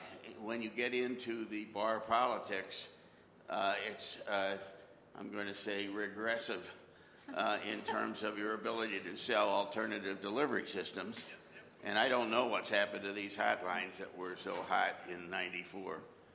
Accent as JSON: {"language": "English", "region": "Wisconsin", "country": "United States", "said": "I'm from Wisconsin."}